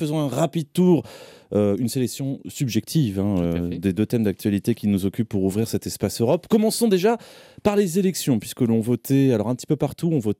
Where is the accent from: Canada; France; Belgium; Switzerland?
Belgium; chez nous en Belgique